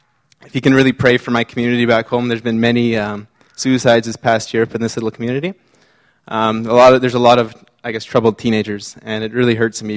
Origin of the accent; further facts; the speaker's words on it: Moose Factory, Ontario, Canada; now in Aldergrove, Canada; I am originally from Moose Factory, Ontario, and my wife … is originally from Chilliwack.